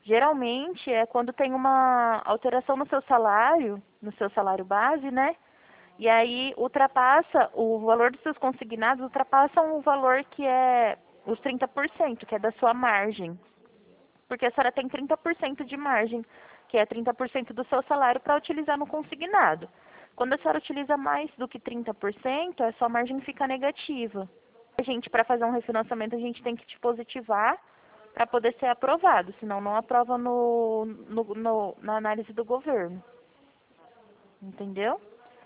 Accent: Presidente Prudente, São Paulo, Brazil; eu sou de Prudente.

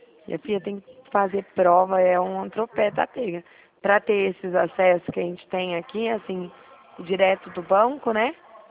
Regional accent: Dracena, São Paulo, Brazil; aqui eu sou de Dracena

